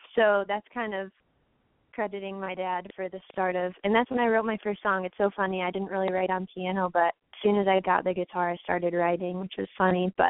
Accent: Michigan, United States; So I'm from Michigan originally, just north of Detroit, and grew up taking piano lessons, and just I loved it.

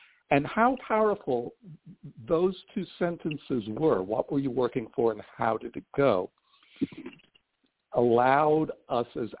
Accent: Brooklyn, New York, United States; also born or lived in Asbury Park; I'm a New Yorker. I was actually born near Asbury Park, but I moved when I was one to Brooklyn, and I went to public schools here.

